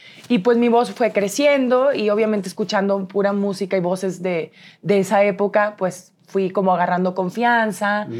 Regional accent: San Luis Potosí, Mexico; De San Luis Potosí.

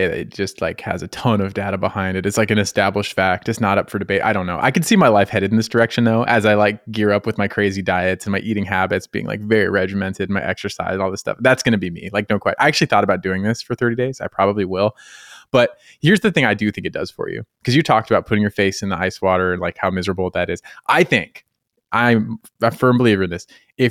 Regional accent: Colorado, United States; I'm from Colorado, but wake up like this.

